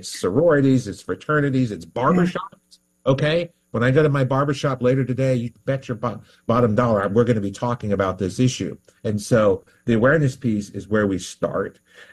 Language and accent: English; Georgia, United States; I grew up in South Georgia